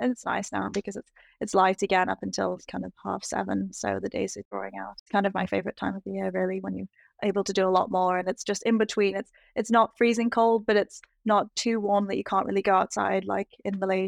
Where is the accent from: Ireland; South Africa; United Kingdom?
United Kingdom; England; now in United States; being from the north of England, where arguably, you know, the best sense of humor is.